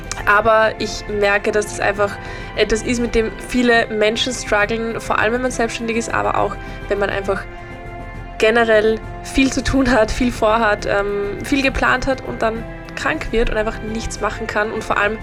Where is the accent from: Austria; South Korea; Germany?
Austria; Upper Austria; ich komme ja aus Oberösterreich, das ist ein Bundesland in Österreich, und habe dort meine ganze Familie